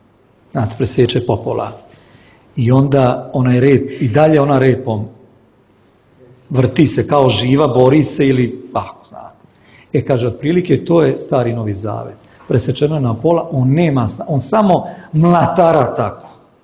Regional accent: Serbia; Pomalo glasnije raspravljamo, mi smo Srbi takvi.

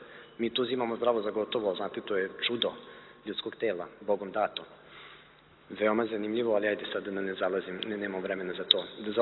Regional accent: Serbia; njegovo prvo pitanje bilo odakle sam, ja sam rekao iz Srbije.

